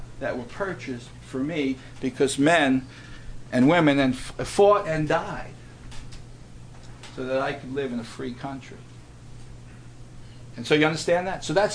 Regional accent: United States; born there; Because I thank God that I was born here in America and that God has blessed this land.

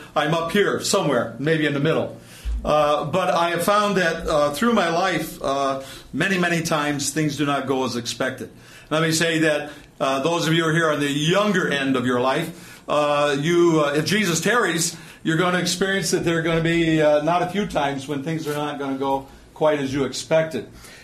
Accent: Sandusky, Ohio, United States; Because I am originally from Ohio, and one or two of you might know where Sandusky, Ohio is.

